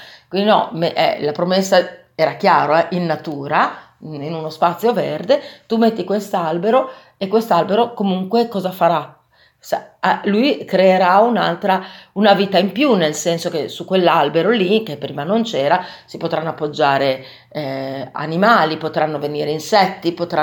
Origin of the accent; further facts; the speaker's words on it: Bologna, Emilia-Romagna, Italy; bolognesi, ma mi piace anche la Sicilia tantissimo.